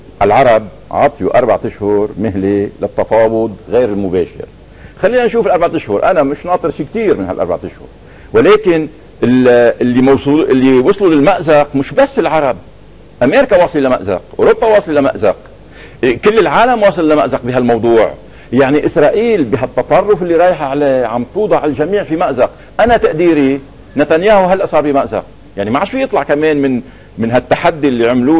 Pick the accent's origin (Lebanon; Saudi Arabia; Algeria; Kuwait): Lebanon; انا كانسان بالاول، كلبناني ثانيا عندي قضيه وعندي مصير وطن ومصير شعب